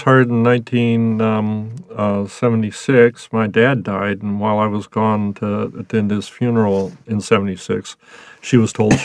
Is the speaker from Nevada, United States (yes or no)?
no; Nebraska, United States; I came from Nebraska, and so all that stuff was going overhead as far as I could tell.